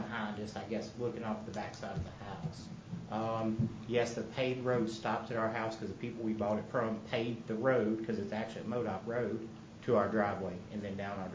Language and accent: English; Louisiana, United States; I don't know all the streets because I am from Louisiana, to be honest with you.